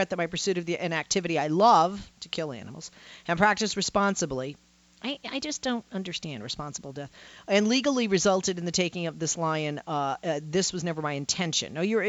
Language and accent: English; North Dakota, United States; I've been a lifelong hunter since I was a child growing up in North Dakota.